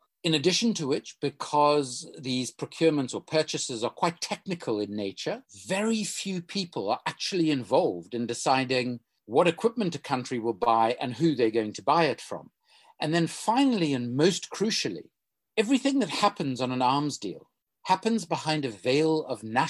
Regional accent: South Africa; English is a second language; I am South African by background.

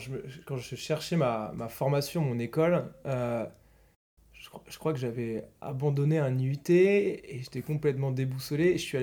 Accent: Brittany, France; je suis breton

